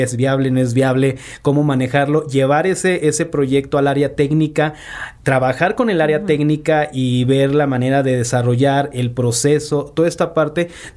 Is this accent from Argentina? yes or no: no; Tamaulipas, Mexico; soy de Tamaulipas, soy norteño, ya la voz se me está acoplando más a chilango